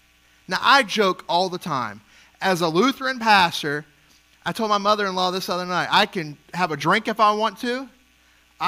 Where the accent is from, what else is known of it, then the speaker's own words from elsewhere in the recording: New Orleans, Louisiana, United States; I'm from New Orleans, right? It's a port city.